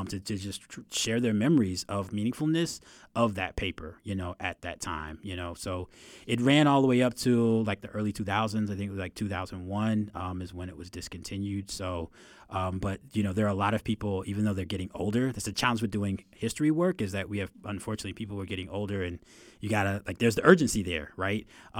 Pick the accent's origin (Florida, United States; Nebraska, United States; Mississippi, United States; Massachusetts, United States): Florida, United States; West Palm Beach; an African-American community newspaper that was produced in my hometown, so of West Palm Beach